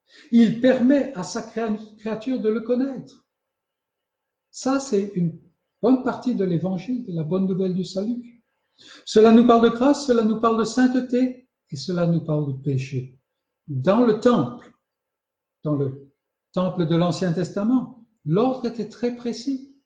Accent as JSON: {"language": "French", "country": "France", "said": "Et ici, je parle en tant que Français."}